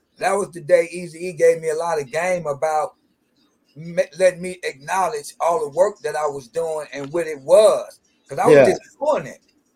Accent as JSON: {"language": "English", "town": "Chicago", "region": "Illinois", "country": "United States", "tie": "born or raised there", "said": "Chicago, all the One Stops, because that's my hometown"}